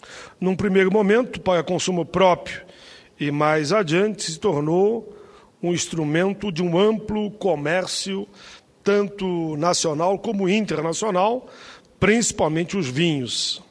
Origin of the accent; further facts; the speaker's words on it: Caxias do Sul, Rio Grande do Sul, Brazil; a minha cidade natal, Caxias do Sul